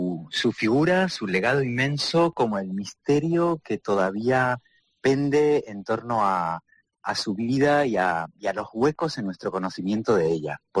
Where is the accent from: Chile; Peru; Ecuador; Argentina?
Argentina; Buenos Aires; se va precisamente a Buenos Aires, que es mi ciudad natal